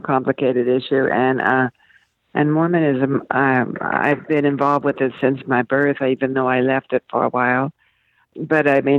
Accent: Boulder City, Nevada, United States; I grew up in Boulder City, Nevada, and there were a lot of people who had helped build the Hoover Dam who lived in that town.

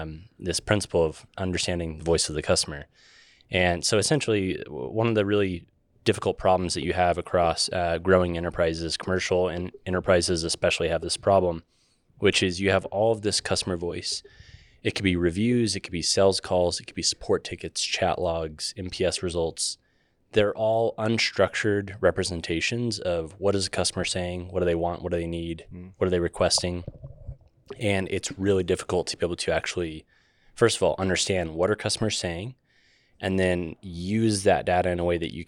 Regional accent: Fort Collins, Colorado, United States; moved away as an adult; now in Utah, United States; So I grew up in Fort Collins, Colorado. So just a hop, a skip, and a jump from where you folks will be here in the next week. And yeah, I was there for 18 years, came out to Utah after that for school and just never left.

